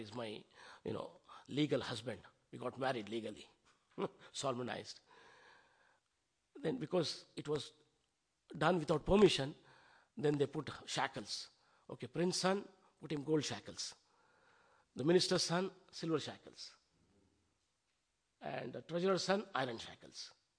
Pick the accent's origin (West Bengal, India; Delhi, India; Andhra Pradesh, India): Andhra Pradesh, India; English is a second language; Otherwise, you know, we are from Andhra Pradesh. Bhagavatam says, pulinda pulkasa. I mean, say, no way. Even we are born in India, no way. You know, up to the age of 18 years, you know, we only heard Bhagavad Gita.